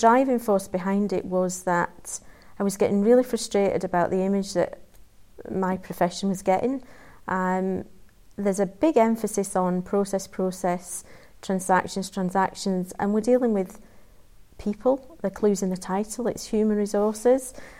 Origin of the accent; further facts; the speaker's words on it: Yorkshire and the Humber, United Kingdom; I come from Yorkshire, so I do like to talk